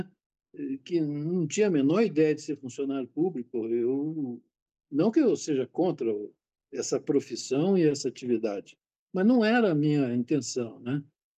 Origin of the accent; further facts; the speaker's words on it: Patos de Minas, Minas Gerais, Brazil; also born or lived in Patrocínio; você mencionou a minha cidade natal, né? Patrocínio. E eu fiquei lá até um ano de idade, depois meu pai mudou para Patos de Minas, que é uma cidade próxima, porque ele comprou fazendas lá. E ficamos lá de 5 para 6 anos, em Patos.